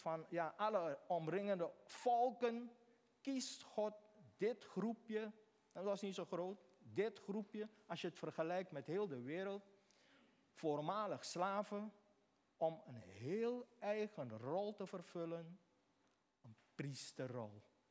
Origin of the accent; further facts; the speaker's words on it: Beekhuizen, Paramaribo, Suriname; Ik kom uit Suriname. Ik kom uit Beekhuizen.